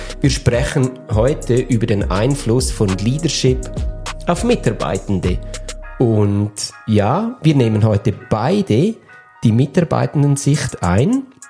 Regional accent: Switzerland; Wobei ehrlicherweise bei uns in der Schweiz ist ja die Berufslehre sehr wichtig.

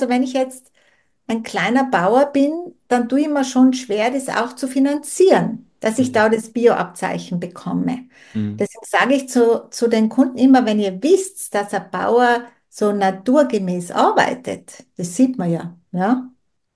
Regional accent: Tyrol, Austria; Also ich stamme aus dem Zillertal

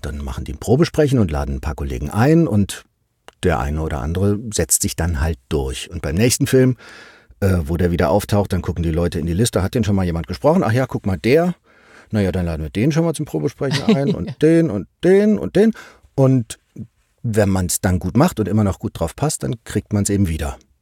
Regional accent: Cologne, North Rhine-Westphalia, Germany; now in Berlin, Germany; Ich komme ursprünglich aus Köln

